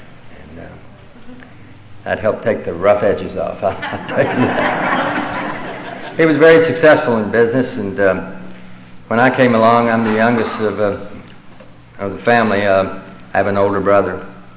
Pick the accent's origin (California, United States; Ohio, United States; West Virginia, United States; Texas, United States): Texas, United States; Dallas; born there; When I was born in Dallas, Texas, part of Dallas called Highland Park